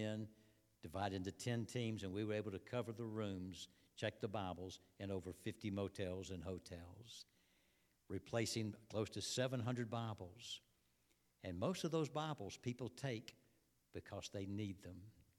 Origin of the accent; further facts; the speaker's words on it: Georgia, United States; back in my hometown in Georgia